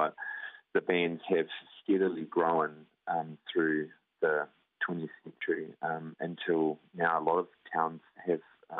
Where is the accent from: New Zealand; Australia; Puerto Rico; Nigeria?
New Zealand; New Plymouth, Taranaki; I'm from New Plymouth originally